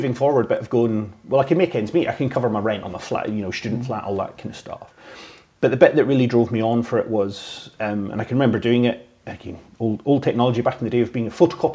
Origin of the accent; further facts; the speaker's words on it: Scotland, United Kingdom; especially, you know, Scottish people, especially, but as British people, we have it and all the rest of it.